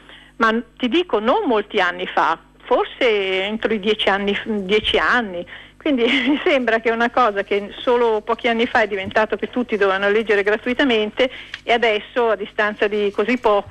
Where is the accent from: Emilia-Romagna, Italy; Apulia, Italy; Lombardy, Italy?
Lombardy, Italy; Monza; io ricordo che io sono di Monza, la biblioteca Monza funziona bene